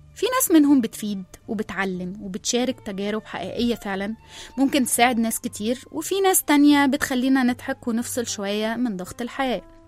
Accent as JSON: {"language": "Arabic", "country": "Egypt", "said": "لا احنا مصريين ما ينفعش نظهر كده للعالم"}